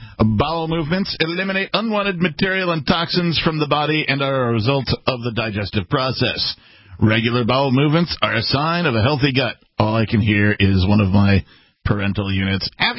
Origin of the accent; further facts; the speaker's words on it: Wisconsin, United States; I mean, I grew up in Wisconsin, and in every bar in Wisconsin, you can go in and go cup of dice.